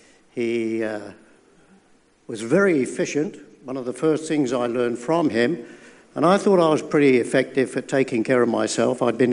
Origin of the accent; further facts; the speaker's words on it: Wales, United Kingdom; first language Welsh; English is a second language; I thought I'd at least give you my greetings in my native tongue, which is Welsh.